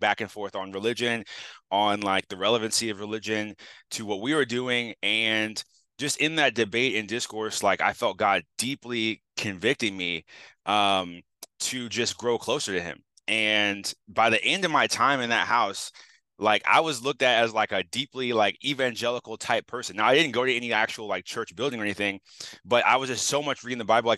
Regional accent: St. Louis, Missouri, United States; also born or lived in Southern Illinois; And I grew up kind of in Eastern Missouri, that's St. Louis area and Southern Illinois.

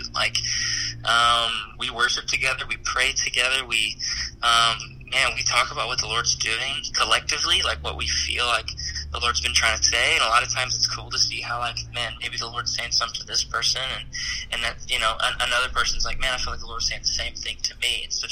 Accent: Nashville, Tennessee, United States; now in South Dakota, United States; I grew up in Nashville, and we put ranch on things, you know, like mashed potatoes and pizza.

